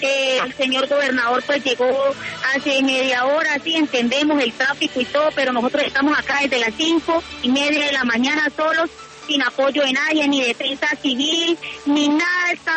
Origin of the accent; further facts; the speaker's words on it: Lebrija, Santander, Colombia; porque nosotros somos de Lebrija, somos una familia pues pobre, campesina